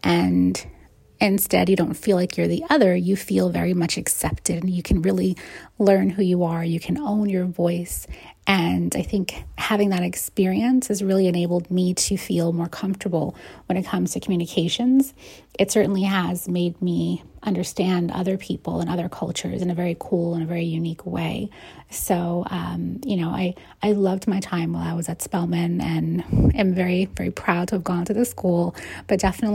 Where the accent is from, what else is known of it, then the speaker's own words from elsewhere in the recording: New Jersey, United States; Well, I'm just a Jersey girl. So I was born and raised in New Jersey.